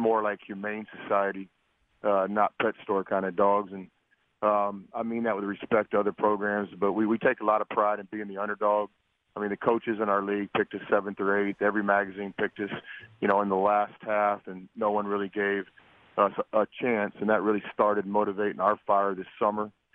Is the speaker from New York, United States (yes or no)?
no; Irving, Texas, United States; I grew up in Irving, which is right next to Dallas.